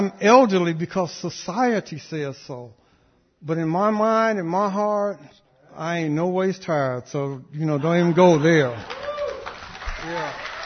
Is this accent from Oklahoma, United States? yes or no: no; Memphis, Tennessee, United States; born there; I was born in Memphis, Tennessee, and I've been here since about the age of 6.